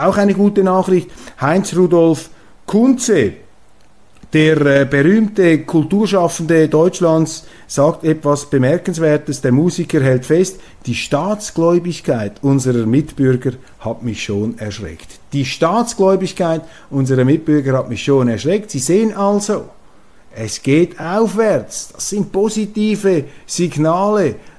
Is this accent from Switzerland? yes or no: yes; Switzerland; was in der deutschen Öffentlichkeit etwas markanter zutage tritt als bei uns in der Schweiz.